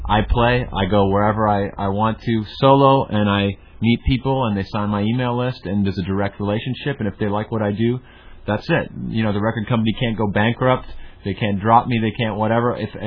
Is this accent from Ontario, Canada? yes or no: yes; Toronto, Ontario, Canada; I'm from Toronto. I'm a singer-songwriter.